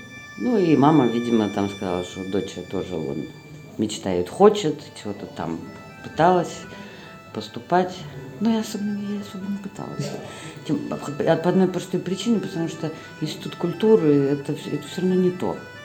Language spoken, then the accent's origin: Russian; Norilsk, Krasnoyarsk Krai, Russia; born there; now in Karelia, Russia; Я вообще норильчанка. Я родилась в Норильске.